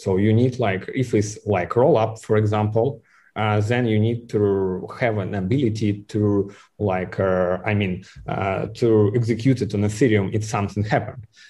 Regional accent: Kaliningrad, Kaliningrad Oblast, Russia; English is a second language; You know, I am a boy from Kaliningrad.

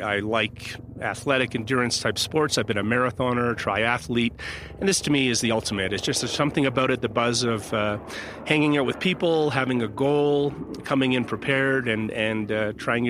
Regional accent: Nova Scotia, Canada; born there; I was born in Nova Scotia in 1965, a small province on the eastern coast of Canada. We have a population of around 1 million people.

